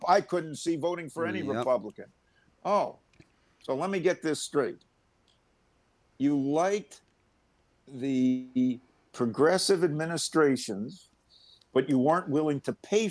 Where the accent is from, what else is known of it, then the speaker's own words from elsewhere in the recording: Minneapolis, Minnesota, United States; now in Edina, United States; I moved to Edina from Minneapolis. One, it was changes at the time that Minneapolis was making with schools. So they were in my little district of southwest Minneapolis.